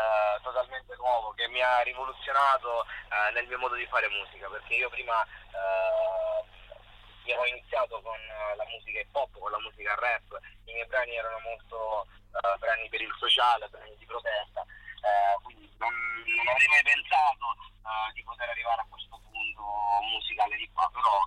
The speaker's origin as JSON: {"language": "Italian", "region": "Sicily", "country": "Italy", "said": "stiamo preparando delle tappe in piazza della Sicilia, e spero di potermi spostare anche oltre la mia terra."}